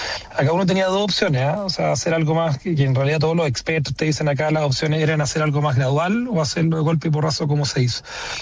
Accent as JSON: {"language": "Spanish", "country": "Chile", "said": "a pesar de los momentos de dificultad que muchas veces nos toca vivir como chilenos"}